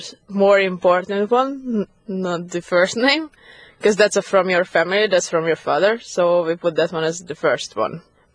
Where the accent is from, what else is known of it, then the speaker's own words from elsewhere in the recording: Hungary; I'm from Hungary and we have nothing to do with the Russians. No, we're not neighbors and I don't speak Russian.